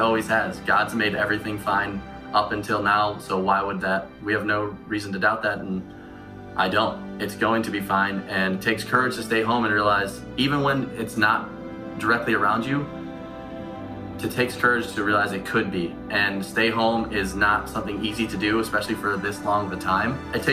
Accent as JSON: {"language": "English", "town": "Trenton", "region": "Michigan", "country": "United States", "lives_now": "Nashville, United States", "said": "I'm from Detroit, Michigan, a little south of there called Trenton. I moved to Nashville 3 years ago, and Nashville is now what I love and get to call home."}